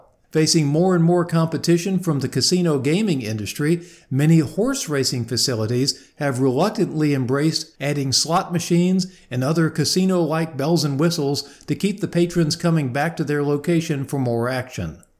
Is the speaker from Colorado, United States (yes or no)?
no; Shreveport, Louisiana, United States; I grew up near Louisiana Downs in the Shreveport-Bossier City, Louisiana area.